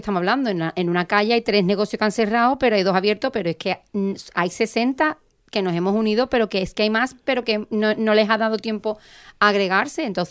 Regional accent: Cádiz, Andalusia, Spain; born there; now in El Puerto de Santa María, Spain; Yo soy gaditana de nacimiento, adoptada portuense desde el 2008, me considero portuense ya de pleno derecho.

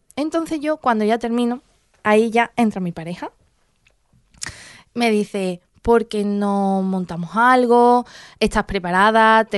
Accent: El Puerto de Santa María, Andalusia, Spain; yo soy de aquí del puerto de Santa María y vamos, de siempre.

